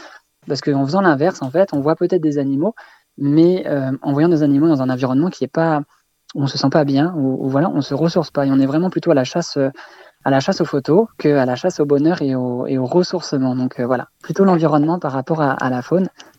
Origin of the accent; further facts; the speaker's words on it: Brittany, France; moi je suis natif de Bretagne, donc on a tourné ce film en Bretagne